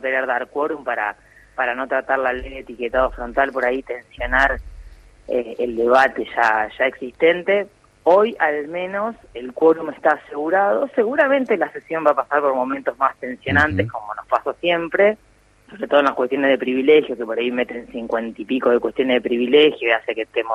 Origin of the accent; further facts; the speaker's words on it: Necochea, Buenos Aires Province, Argentina; now in La Plata, Argentina; del lugar donde soy yo, que soy de Necochea, y clubes de acá de La Plata